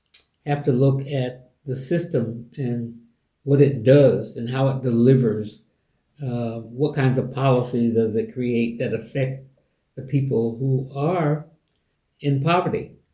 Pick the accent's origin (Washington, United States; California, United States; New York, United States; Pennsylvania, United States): New York, United States; Witherby; Looking at upstate New York, where most of those prisons were built, from in my hometown area, as a matter of fact, they built one of those prisons right across the street from my home in Witherby.